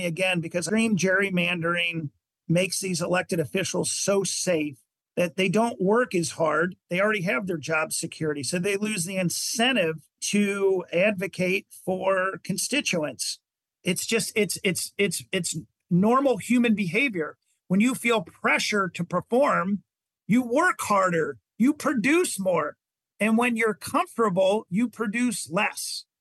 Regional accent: Cincinnati, Ohio, United States; I grew up in Cincinnati. I love Ohio. I'm a homer about Ohio.

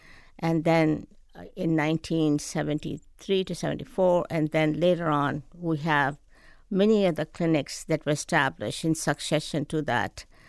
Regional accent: India; moved away as an adult; now in United States; I'm from India. And my husband and I, after our marriage, came here in 1967.

